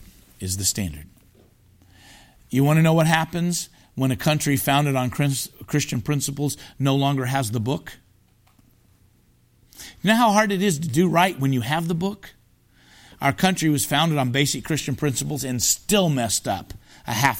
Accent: Indianapolis, Indiana, United States; He's from Indianapolis, like I'm from Indianapolis.

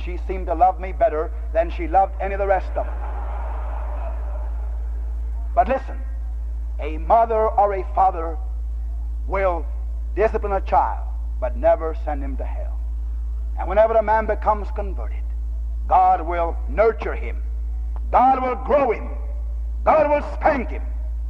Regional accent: San Antonio, Texas, United States; born or raised there

